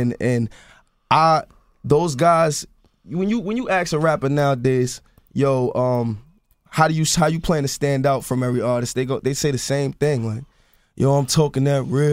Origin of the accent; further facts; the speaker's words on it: Harlem, New York, United States; I don't, listen, I'm from